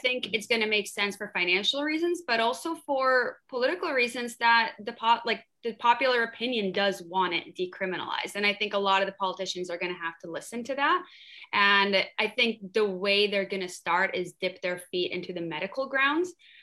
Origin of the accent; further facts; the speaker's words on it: New York, United States; New Yorker point of view that if someone in a grocery store offered me tobacco, you know not to take that as a New Yorker.